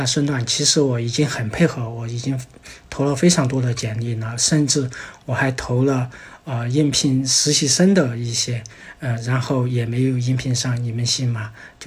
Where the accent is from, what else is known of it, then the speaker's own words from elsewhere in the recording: Qingchengshan, Sichuan, China; 今天下午看见我老家青城山还在招出家道士